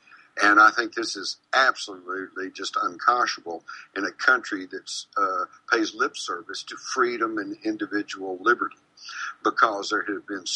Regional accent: Texas, United States; I'm a journalist from Texas.

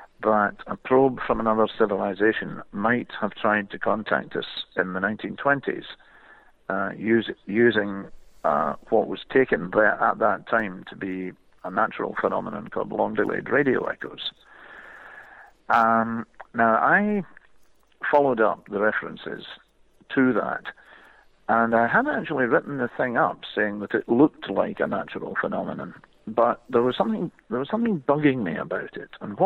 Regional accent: Troon, Scotland, United Kingdom; also born or lived in Edinburgh; I was born in Edinburgh, but I have never lived there. I grew up on the west coast of Scotland in Troon, which any golfers listening will know.

